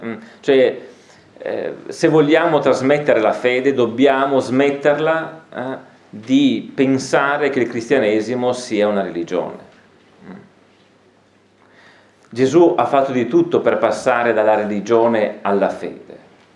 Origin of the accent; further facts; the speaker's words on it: Beinasco, Piedmont, Italy; poi io sono di Beinasco, originario, quindi non è che sono proprio lontanissimo.